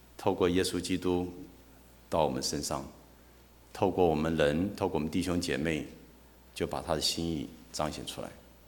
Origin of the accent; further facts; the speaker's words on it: China; 甚至何况我们中国人讲心有灵犀一点通嘛。